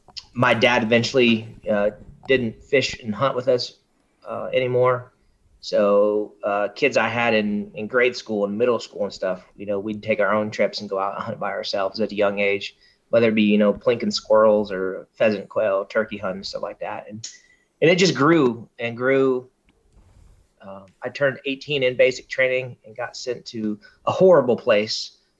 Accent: Kansas, United States; Sure. So I'm originally from Kansas.

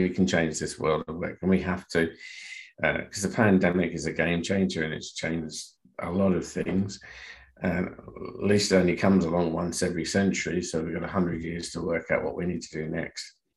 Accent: Australia; moved away; as an Australian, it's really difficult over here not to feel gluttony when Australia rips apart the English cricket.

